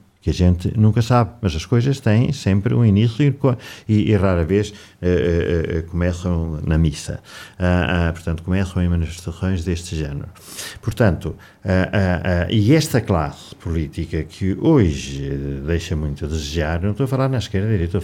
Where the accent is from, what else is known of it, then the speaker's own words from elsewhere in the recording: Coimbra, Centro, Portugal; nós somos de Coimbra, da terra Coimbra